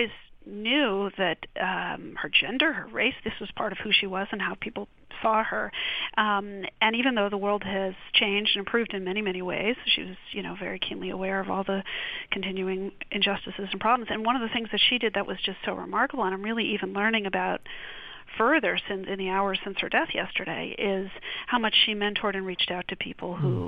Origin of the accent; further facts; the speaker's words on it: Boston, Massachusetts, United States; I grew up in Boston myself. I went to school near Simmons